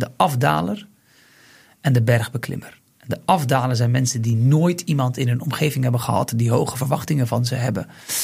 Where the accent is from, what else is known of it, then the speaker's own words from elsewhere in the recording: Bleiswijk, South Holland, Netherlands; Ik kom uit Blijswijk, een boerdorpje, waarin je leert om in de kast te werken.